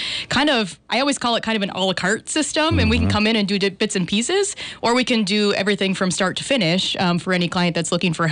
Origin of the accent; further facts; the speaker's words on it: Painesville, Ohio, United States; I was born and raised in Painesville.